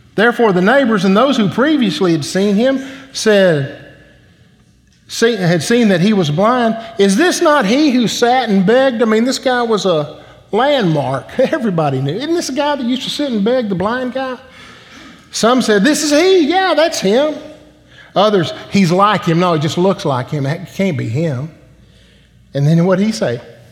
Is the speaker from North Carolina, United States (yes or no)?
no; Conroe, Texas, United States; I was raised in Conroe, Texas, where the tall pines grow, the oil flows, and the Conroe Tigers never lose.